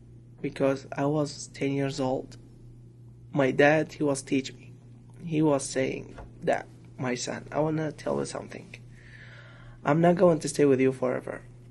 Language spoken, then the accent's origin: English; Baghdad, Baghdad Governorate, Iraq; English is a second language; moved away as an adult; also born or lived in Turkey; now in United States; I'm from Iraq. I born in Baghdad. So I went to Turkey before I came in the United States. And then I went to United States in November 17th, 2016. I have been here in the United States like a year and half and 6 months.